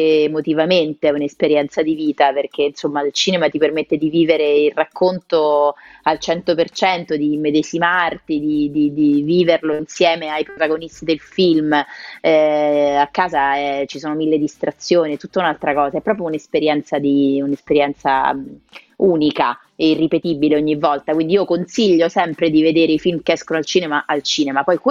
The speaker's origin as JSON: {"language": "Italian", "town": "Rome", "region": "Lazio", "country": "Italy", "said": "noi che siamo romani sappiamo non è più così"}